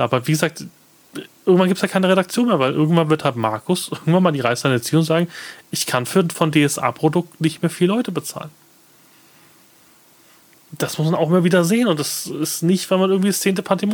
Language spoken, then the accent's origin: German; Munich, Bavaria, Germany; Ich komme aus München.